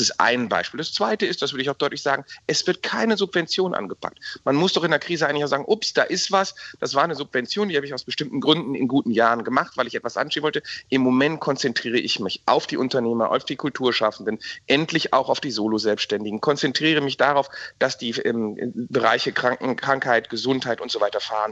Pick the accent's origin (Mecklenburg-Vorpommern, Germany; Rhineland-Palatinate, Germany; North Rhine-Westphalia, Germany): North Rhine-Westphalia, Germany; Krefeld; was ich in meiner Heimatstadt Krefeld erlebe